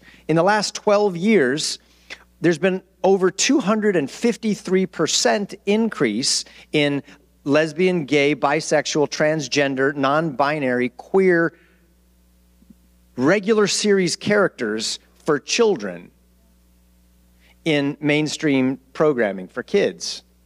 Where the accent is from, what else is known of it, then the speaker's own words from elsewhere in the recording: Hollywood, California, United States; I'm from Hollywood, the land of make-believe.